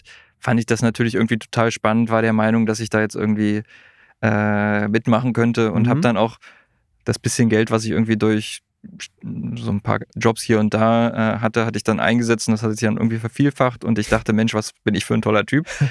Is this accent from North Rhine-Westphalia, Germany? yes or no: no; Wittenberg, Saxony-Anhalt, Germany; Ursprünglich komme ich aus der Lutherstadt Wittenberg, bin dort groß geworden, habe BWL studiert